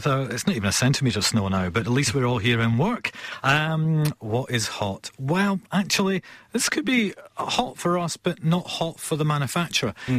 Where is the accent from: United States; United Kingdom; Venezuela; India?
United Kingdom; Scotland; now in Liverpool, United Kingdom; I'm from Scotland. I live in Liverpool, so I suppose I am local.